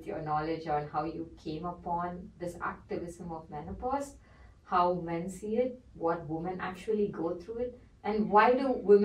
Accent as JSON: {"language": "English", "country": "India", "said": "I come from India"}